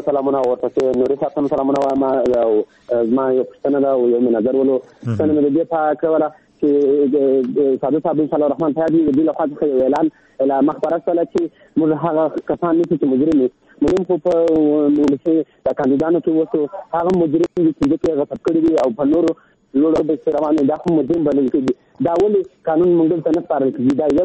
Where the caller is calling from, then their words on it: Tehran, Tehran Province, Iran; از تهران هستم.